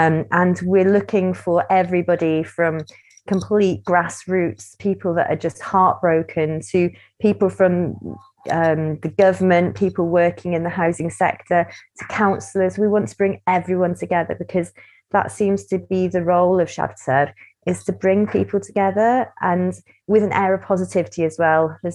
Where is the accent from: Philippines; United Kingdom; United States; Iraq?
United Kingdom; Aberdyfi, Wales; And I come from Aberdyfi, where, you know, we're getting towards 50% second homes and holiday homes.